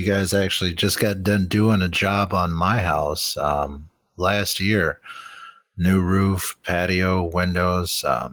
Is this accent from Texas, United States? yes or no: yes; Temple, Texas, United States; born there; now in Minnesota, United States; Well, I was born in Temple, Texas, moved up to Minnesota in 91, just in time for the blizzard. Never seen snow in my life until then.